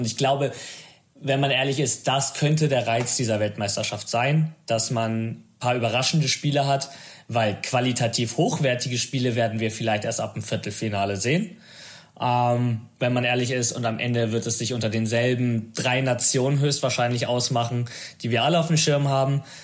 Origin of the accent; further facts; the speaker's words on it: Italy; man muss als Italiener sonst ein bisschen ja auch immer den Argentiniern die Daumen drücken